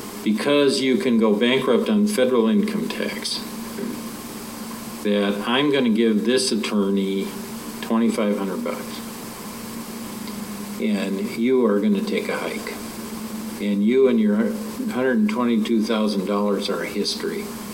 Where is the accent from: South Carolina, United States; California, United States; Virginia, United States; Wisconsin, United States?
Wisconsin, United States; You can tell I'm from Wisconsin.